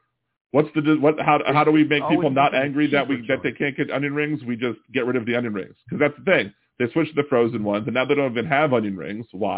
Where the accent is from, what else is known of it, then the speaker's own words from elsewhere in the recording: Maryland, United States; I'm from Maryland, so they're bringing up Old Bay seasoning.